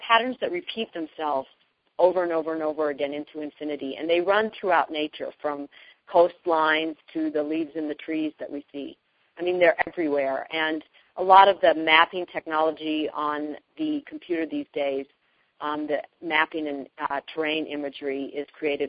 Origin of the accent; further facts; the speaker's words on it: Aspen, Colorado, United States; now in Telluride, United States; I grew up in Aspen, and now I'm living in Telluride, which is an example of two really beautiful places.